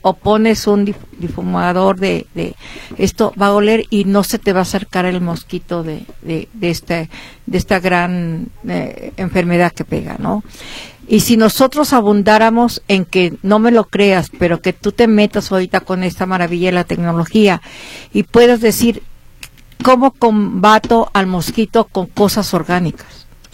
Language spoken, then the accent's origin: Spanish; Mexico; Estoy fraccionando con abejas y con mi naturaleza de mi tierra querida. México es grande.